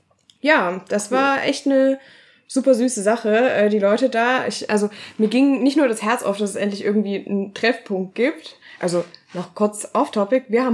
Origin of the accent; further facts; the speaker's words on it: Meißen, Saxony, Germany; Ich komme ja aus Meißen.